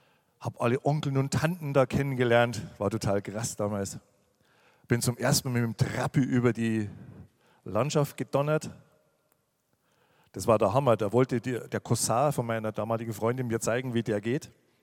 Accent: West Germany, Germany; Als Wessi war ich das nicht gewohnt.

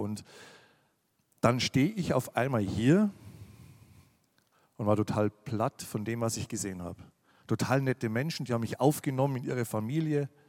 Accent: West Germany, Germany; Als Wessi war ich das nicht gewohnt.

